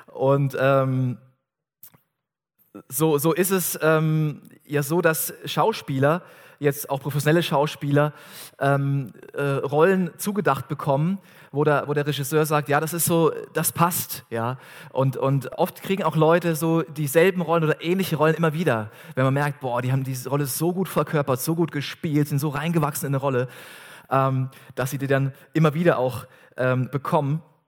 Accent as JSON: {"language": "German", "region": "Southern Germany", "country": "Germany", "tie": "born or raised there", "said": "In meiner Heimatgemeinde als Jugendlicher in Süddeutschland"}